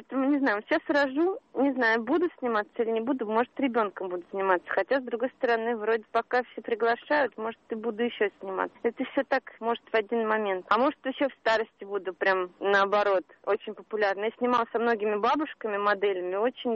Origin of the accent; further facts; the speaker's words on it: Moscow, Russia; Потому что я, ну, может, москвичка, поэтому мне не интересно все это.